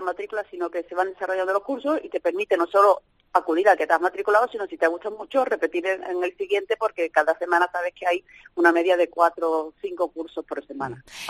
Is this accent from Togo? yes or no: no; Spain; Tú sabes cómo somos los españoles